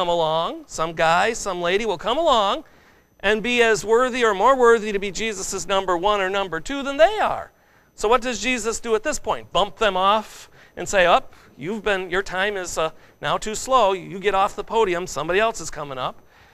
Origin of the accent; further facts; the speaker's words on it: United States; Now, I'm thankful I'm an American, aren't you?